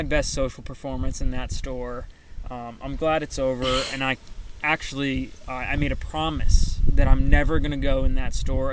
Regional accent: Northeast, United States; But I told him I was from the Northeast where we didn't have rodeos.

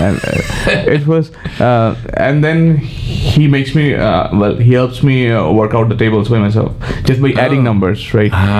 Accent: West Bengal, India; I grew up in the eastern part of India in a state called West Bengal. Mm-hmm. So I was in a very small town. a college town much like this, West Lafayette, actually.

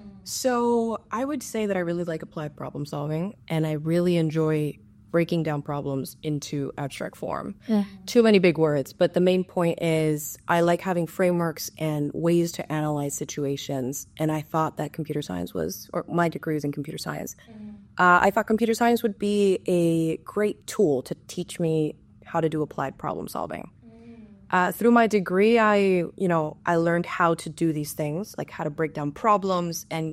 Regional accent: United States; born there; I'm half American, half Hispanic, in the sense that I was born here in the U.S., but my parents are from Spain and Venezuela.

